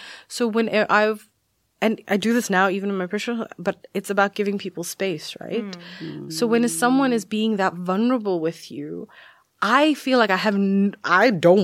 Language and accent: English; South Africa; born or raised there; also born or lived in India